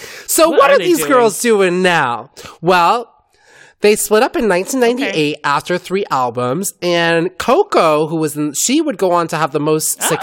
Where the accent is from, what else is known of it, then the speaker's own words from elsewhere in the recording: California, United States; I grew up in the Bay Area. We had a huge connection